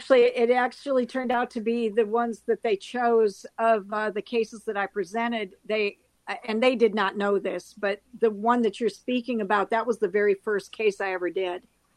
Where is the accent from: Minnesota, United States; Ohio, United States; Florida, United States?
Minnesota, United States; St. Louis Park; I am. I lived in, I grew up in St. Louis Park.